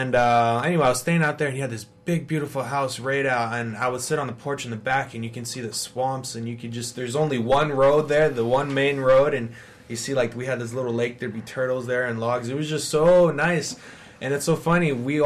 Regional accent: Vancouver, British Columbia, Canada; born there; No, I was born here in Vancouver. Okay. Yeah, but my dad's American, mother's Canadian, you know, so my dad's down in the States.

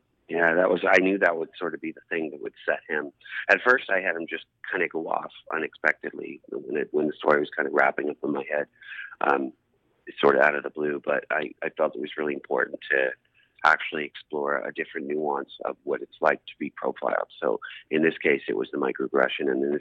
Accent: Halifax, Nova Scotia, Canada; Oh, well, it's kind of oddly different, but universal.

